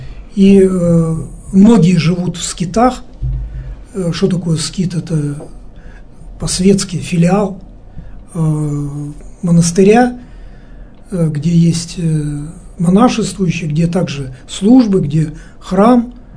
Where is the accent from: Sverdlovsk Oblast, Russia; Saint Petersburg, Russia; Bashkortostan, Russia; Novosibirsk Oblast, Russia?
Sverdlovsk Oblast, Russia; Yekaterinburg; я вот из Екатеринбурга